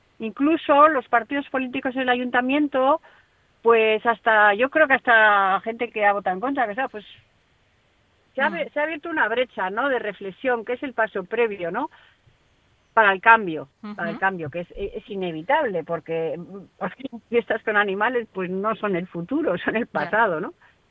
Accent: Algorta, Basque Country, Spain; Hace mucha pena porque es mi pueblo, yo me he criado ahí en el Puerto Viejo, en la playa y tal.

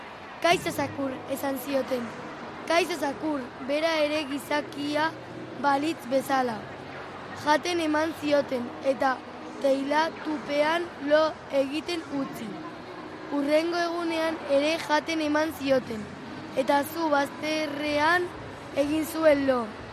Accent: Basauri, Basque Country, Spain; Basauritik.

